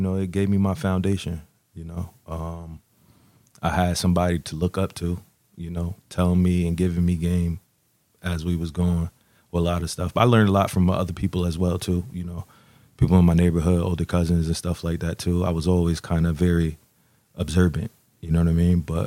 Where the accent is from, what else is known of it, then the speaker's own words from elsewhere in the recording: New Orleans, Louisiana, United States; I like to say, I grew up in New Orleans.